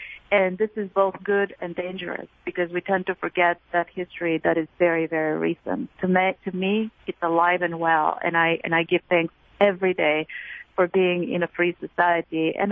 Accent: Bulgaria; moved away as an adult; It's actually Bulgaria. I grew up and I was brought up and raised in Bulgaria. I left there when I was 25. It was still a communist country, and I defected.

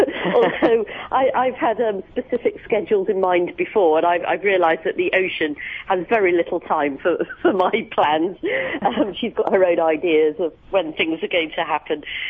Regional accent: United Kingdom; making landfall back in my home country of Britain

